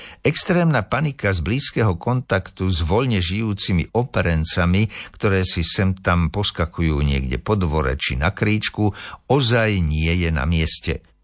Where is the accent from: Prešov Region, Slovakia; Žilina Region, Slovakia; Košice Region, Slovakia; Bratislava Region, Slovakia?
Žilina Region, Slovakia; Liptovská Revúca; Veď kto by v mojej rodnej dedine Liptovské Revúce alebo na pracovisku Ústavu ekológie lesa Slovenskej akadémie vied na Starých horách nepoznal